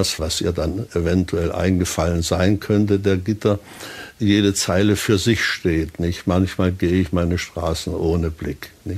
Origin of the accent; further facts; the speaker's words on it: Sudetenland, Czechia; moved away; Denn ich habe ja in einer ganz relativ schlimmen Weise nicht meine Heimat verloren. Wir sind in der wilden Vertreibung herausgeschmissen worden aus dem Sudetenland und wussten nicht mal, dass wir rausfliegen.